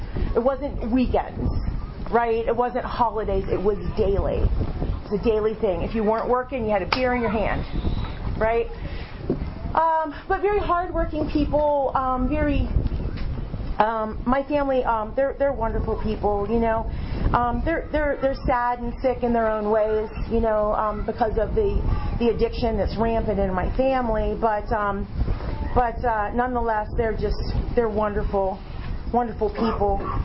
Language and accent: English; Aliquippa, Pennsylvania, United States; what has happened to Aliquippa, but I love the place still. It's like my hometown, right? You love it in a way. Love-hate, kind of, that we have for the hometowns we grew up in.